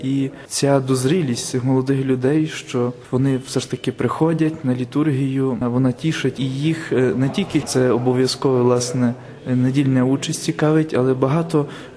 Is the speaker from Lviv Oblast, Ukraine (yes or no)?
yes; Tshchynets, Lviv Oblast, Ukraine; Я родом з Львівщини, з Мостищини, з парафії святого Йосифа у Тщинці. Там я виріс, там моє покликання зродилося.